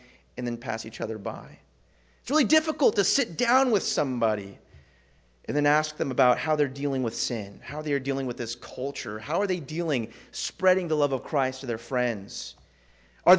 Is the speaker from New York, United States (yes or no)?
no; California, United States; I'm a California boy. I grew up in Northern California.